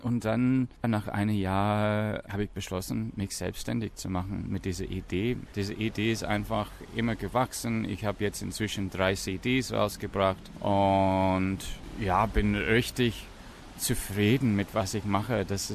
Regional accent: Australia; German is a second language; now in Germany; Ich bin exotisch hier, aus Australien, bin auch authentisch

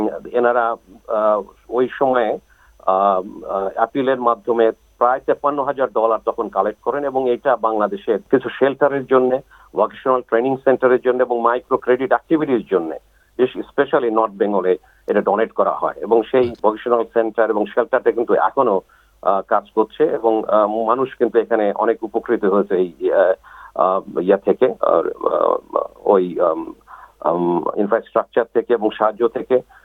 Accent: Bangladesh; now in Australia; আমরা বাংলাদেশি কমিউনিটি এখানে

